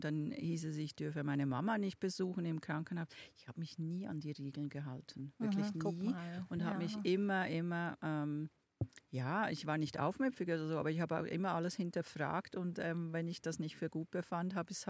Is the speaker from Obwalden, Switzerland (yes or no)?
yes; Obwalden, Switzerland; accent: Swiss; Ich bin aus der Urschweiz. Ich bin richtige Kanton Obwalden, also wirklich aus einem der Urkantone.